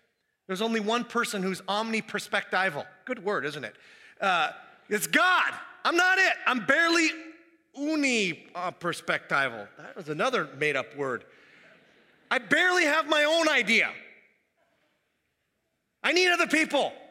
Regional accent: Minneapolis, Minnesota, United States; Where are you from? Minneapolis.

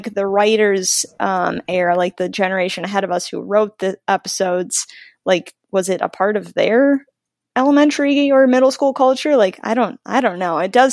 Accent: Milwaukee, Wisconsin, United States; I have to say bubbler because I'm from Milwaukee, Wisconsin

